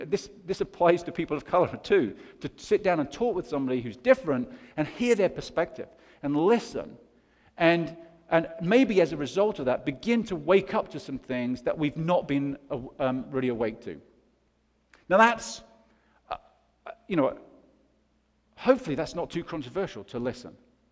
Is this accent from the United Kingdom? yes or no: yes; United Kingdom; I'm from Great Britain, I'm British.